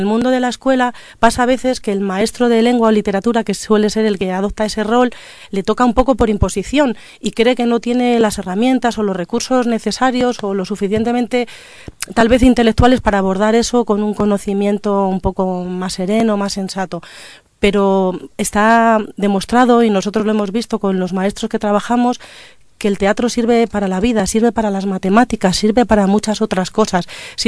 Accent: Guadalajara, Castilla-La Mancha, Spain; born there; nací en Guadalajara, Estudié en la Universidad de Alcalá.

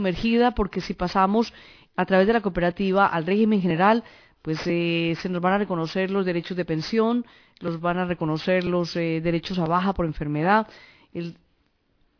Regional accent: Colombia; now in Spain; llevo 3 años aquí en España, soy colombiana

